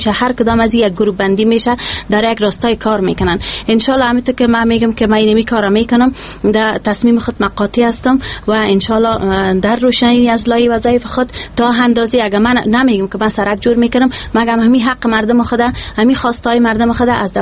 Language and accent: Persian; Kabul, Afghanistan; چون از کابل هستم، تولد ما در کابل شده، پدرم از رکاخان است، فامیل ما از یک فامیل روشن فکر هستم